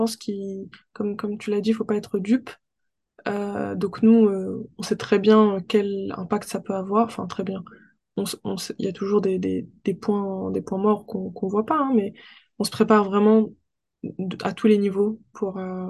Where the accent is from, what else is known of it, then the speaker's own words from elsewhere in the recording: France; les nouvelles générations, on est né en France, on a grandi en France, et la culture française, elle fait totalement partie de notre identité.